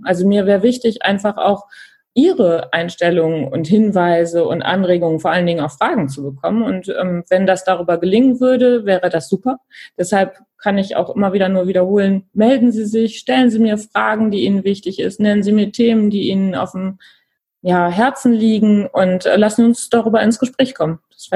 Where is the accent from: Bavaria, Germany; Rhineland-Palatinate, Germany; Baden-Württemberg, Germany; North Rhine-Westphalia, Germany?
North Rhine-Westphalia, Germany; Wermelskirchen; also born or lived in Remscheid; Ja, ich bin Wermelskirchnerin durch und durch. Ich bin zwar tatsächlich in Remscheid geboren, aber direkt mit ein paar Monaten nach Wermelskirchen übergesiedelt und mit meiner Familie und bin hier aufgewachsen.